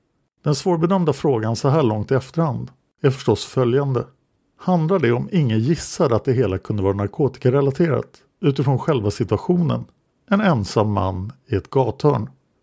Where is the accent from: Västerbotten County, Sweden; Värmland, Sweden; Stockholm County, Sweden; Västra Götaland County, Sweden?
Stockholm County, Sweden; Stockholm; Dessutom växte jag upp i Sköndal-Farsta under den absolut svåraste perioden på 60- och 70-talen.